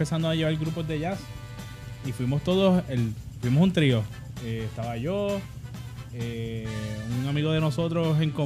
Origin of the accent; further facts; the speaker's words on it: Bayamón, Puerto Rico; Nosotros somos de Bayamón.